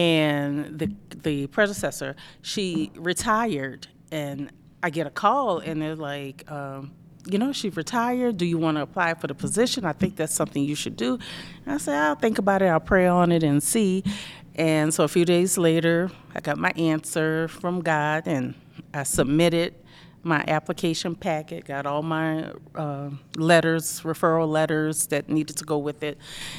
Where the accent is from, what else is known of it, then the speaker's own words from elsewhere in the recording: New Orleans, Louisiana, United States; New Orleans, Louisiana.